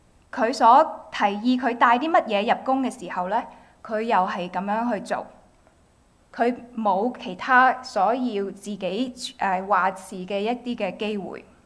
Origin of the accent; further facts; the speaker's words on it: Macau; 我係澳門人咯咁樣，我係澳門嚟嘅咁樣。咁咧信咗主之後，身為基督徒啦